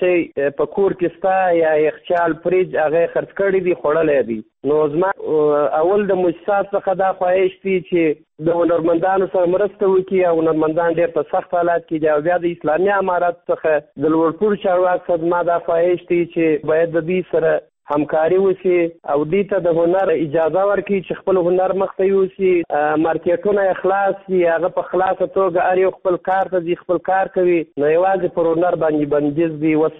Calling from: Kandahar, Afghanistan; زه د کندهار ولایت څخه ستاسو سره په تماس کې یم. زه د کندهار ولایت یو شوقي یا سندرغاړی یم.

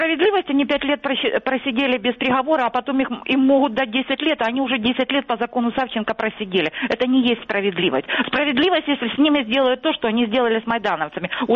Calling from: Luhansk Oblast, Ukraine; Здравствуйте, это я, да, да. Луганщина.

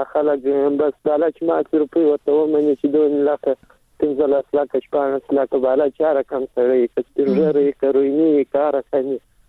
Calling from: Helmand, Afghanistan; سلام د هلمند سره

